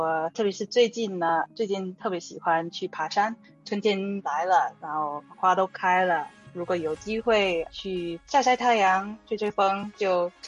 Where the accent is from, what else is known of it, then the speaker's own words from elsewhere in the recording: San Francisco, California, United States; 我就是在旧金山出生长大的